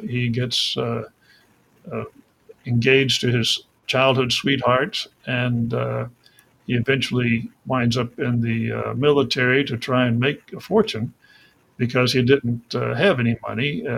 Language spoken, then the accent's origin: English; Georgia, United States; also born or lived in Tennessee / North Carolina; I grew up in the South of the U.S., in Georgia, in Tennessee, and North Carolina.